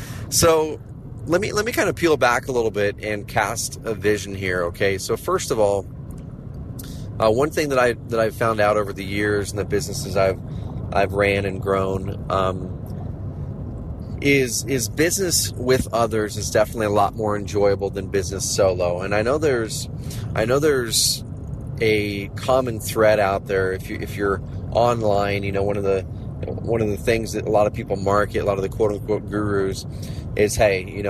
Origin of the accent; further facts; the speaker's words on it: Klamath Falls, Oregon, United States; in Klamath Falls, where I grew up in Southern Oregon.